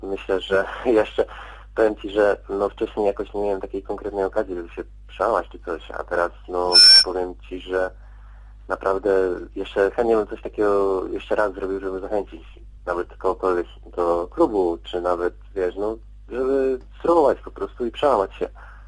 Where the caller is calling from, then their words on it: Subcarpathian Voivodeship, Poland; Jestem z Podkarpacia i mam 18 lat.